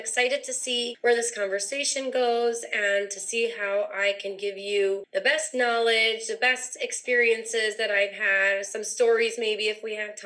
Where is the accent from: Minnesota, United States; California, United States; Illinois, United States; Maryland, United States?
California, United States; Los Angeles; also born or lived in New Orleans / Israel; now in Florida, United States; I live in Florida right now. We've lived everywhere, all over the map. I'm born and raised in Los Angeles.